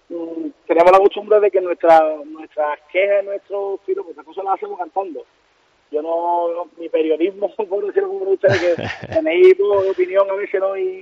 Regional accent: Cádiz, Andalusia, Spain; Se canta en Cádiz, se exporta desde Cádiz, soy de Cádiz.

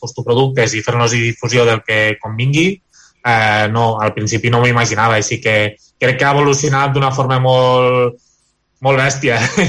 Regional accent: Lleida, Catalonia, Spain; Postureig Lleida, que és d'on soc jo, i que ho conec més

